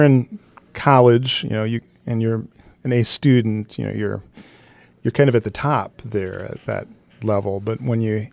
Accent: Iowa, United States; So I grew up in rural Iowa.

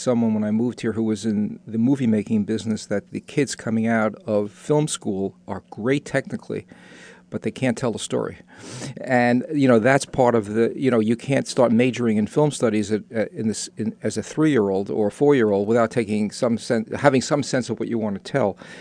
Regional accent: New York, United States; moved away; I just came back from a visit to New York, which, believe it or not, from my accent, you might note that I'm from.

